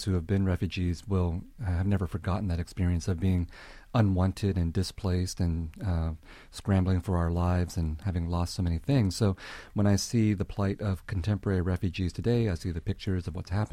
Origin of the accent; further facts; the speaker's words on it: United States; I think that I certainly grew up as an American, but if you watched American movies about the Vietnam War, as I did, you realize that the Vietnamese did not belong in the American consciousness.